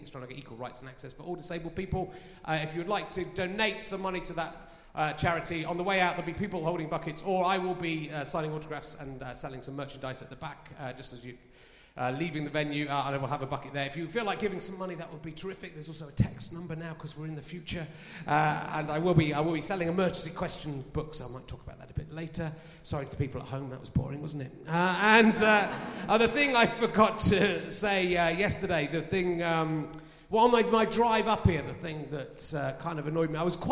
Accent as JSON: {"language": "English", "town": "Pocklington", "region": "Yorkshire and the Humber", "country": "United Kingdom", "tie": "born there", "said": "So you're from Hull. I'm from Pocklington."}